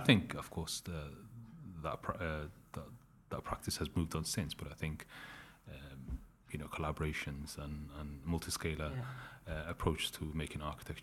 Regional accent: Manchester, North West England, United Kingdom; also born or lived in Hargeisa, Somalia; was actually born in Somalia, in Somalia's second biggest city in the late 80s. The family moved to Manchester, and that's where I grew up in Manchester and came to study architecture in London.

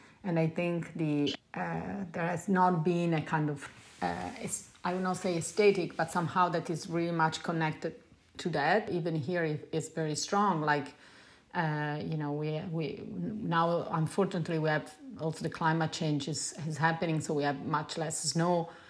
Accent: Italy; English is a second language; now in Montreal, Canada; I'm Italian, I'm not Canadian.

